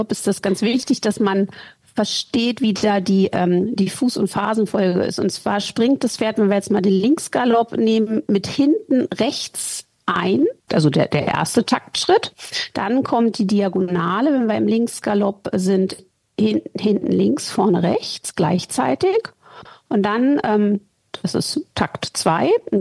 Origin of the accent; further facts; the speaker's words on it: Northern Germany, Germany; now in Bergisches Land, Germany; Ich komme aus Deutschland, ursprünglich aus Norddeutschland. Mittlerweile wohne ich seit über 15 Jahren in der Nähe von Köln im schönen Bergischen Land.